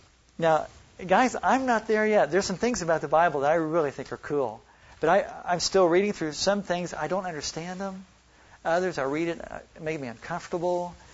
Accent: Oklahoma, United States; also born or lived in Texas; I grew up here around Oklahoma and Texas when I see pecan trees and things like that.

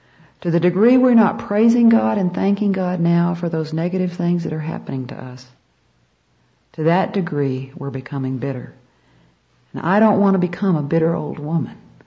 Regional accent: the South, United States; Now, I grew up in the South, and I thought the word curse meant the H word and the D word

